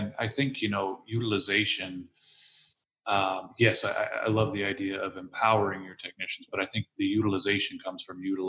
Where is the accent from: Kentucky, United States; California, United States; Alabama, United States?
California, United States; I come from California where our practice act is I'll say pretty rigid.